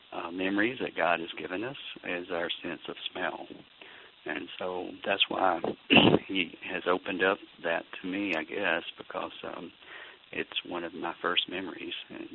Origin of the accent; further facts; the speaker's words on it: Alabama, United States; I guess growing up in Alabama, those were very common sort of senses for me.